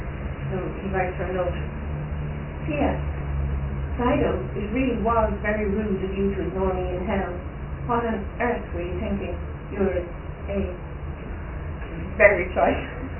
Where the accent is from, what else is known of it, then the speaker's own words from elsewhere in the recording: Knock, Connacht, Ireland; I was brought up in Knock in St. Mayo, which involved a lot of math.